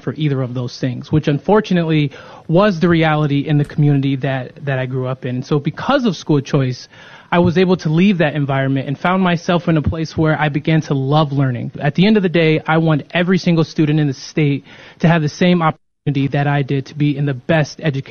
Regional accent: Columbus, Ohio, United States; I grew up in Columbus, Ohio, where I often say I was surrounded by poverty, crime, and low expectations.

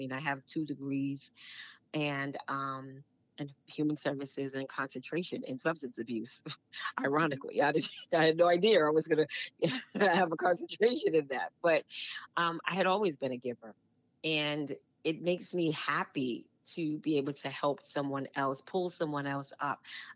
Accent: Brooklyn, New York, United States; You know, I grew up in Brooklyn, New York. And so I was in an area where there was familiarity, you know, all my friends and family.

